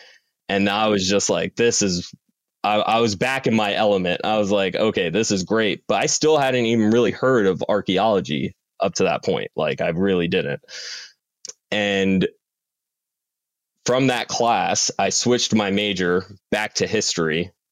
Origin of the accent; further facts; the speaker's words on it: New York, United States; even though growing up in New York, it was like every Easter we were going down to Puerto Rico and like really visiting the island, visiting my grandparents.